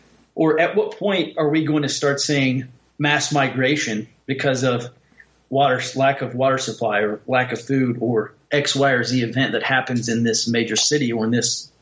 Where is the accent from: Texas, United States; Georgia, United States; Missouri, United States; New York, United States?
Texas, United States; I say readout because I'm from the South, but you and the American readout and us in Texas, or we in Texas, are dealing with the same issue.